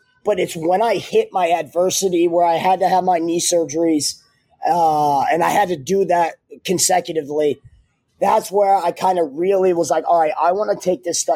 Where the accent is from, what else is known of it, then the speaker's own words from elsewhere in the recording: South Windsor, Connecticut, United States; I'm from Connecticut. I'm from outside the Hartford area, South Windsor, Connecticut.